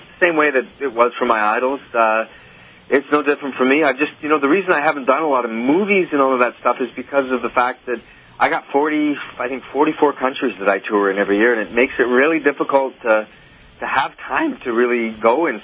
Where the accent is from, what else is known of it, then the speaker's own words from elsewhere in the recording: Canada; As a Canadian, we learn to fake sincerity at a young age.